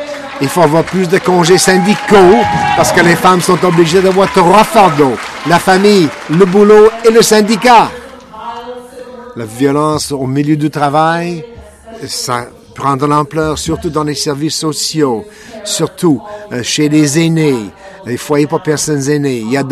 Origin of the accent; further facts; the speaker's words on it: British Columbia, Canada; chez nous en Colombie-Britannique